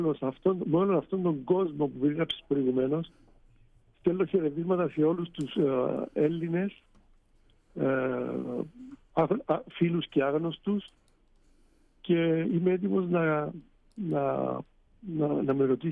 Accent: Morphou, Nicosia District, Cyprus; born there; Γεννήθηκα στον Παράδεισο. Και ξέρεις, ο κάθε ένας εκεί που γεννήθηκε είναι ο δικός του Παράδεισος. Τη Μόρφου, έτσι λέγεται

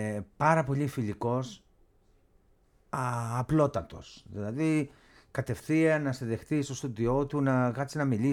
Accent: Greece; Αλλά σαν Έλληνας ακόμα θεωρώ ότι είμαι ο πιο κοντινός του.

